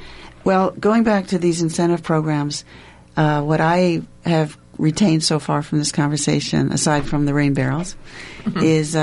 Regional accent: Ames, Iowa, United States; also born or lived in New York City; I remember growing up in Ames, always hearing people say, we are so lucky in Ames that we have a city-owned municipal energy source.

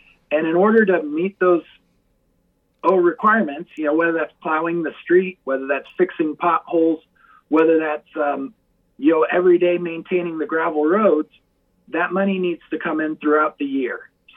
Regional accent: Colo, Iowa, United States; I was lucky enough to come back up to that family farm that I grew up on in Colo

